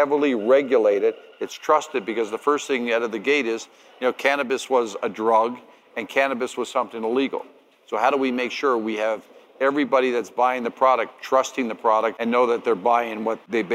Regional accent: Canada; moved away as an adult; now in New York, United States; in 1993, I found myself unemployed living in New York. And as a Canadian unemployed living in New York

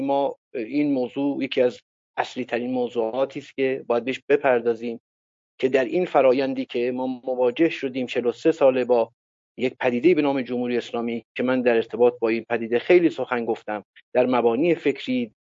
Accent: Iran; وقتی من چنین خبری رو میشنوم به عنوان یه ایرانی، چه داخل چه خارج از کشور

